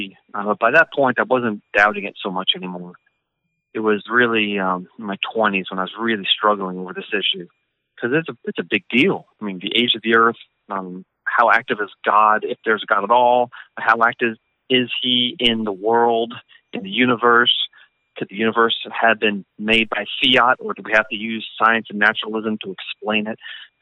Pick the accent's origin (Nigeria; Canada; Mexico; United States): United States; Northeast; moved away as an adult; now in Georgia, United States; I grew up in the Northeast and came to Georgia for college, and never looked back.